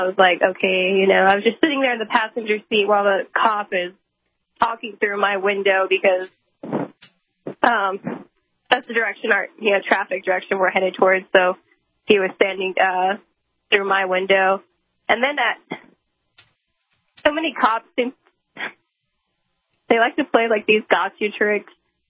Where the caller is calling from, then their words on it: Austin, Texas, United States; Good afternoon. I'm calling from Austin, Texas.